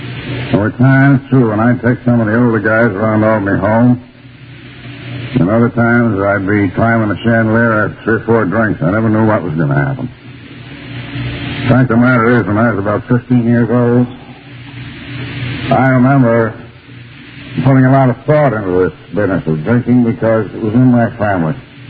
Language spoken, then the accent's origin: English; Auburn, New York, United States; I come from Auburn in New York, as my native town. Went to a private school there.